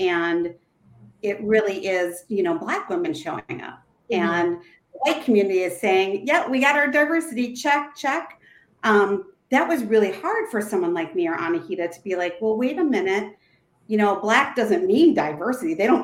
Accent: United States; And yeah, from the U.S.

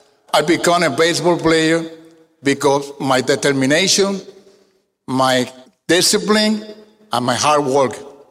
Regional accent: Arroyo, Puerto Rico; English is a second language; My hometown, Arroyo, Puerto Rico, you don't find on the map. I was one of the lucky guys that played baseball in Arroyo, Puerto Rico, when I was a little boy.

